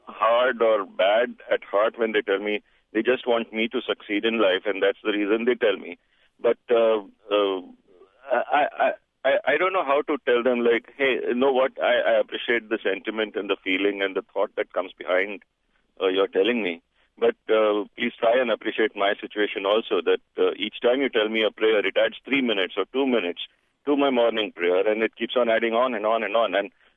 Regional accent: India; I'm a Hindu from India

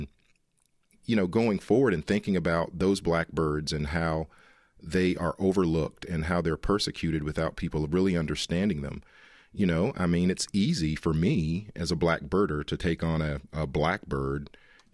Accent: Edgefield, South Carolina, United States; I grew up in Edgefield, South Carolina, kind of in the boondocks, and so, birds were just a natural part of my life.

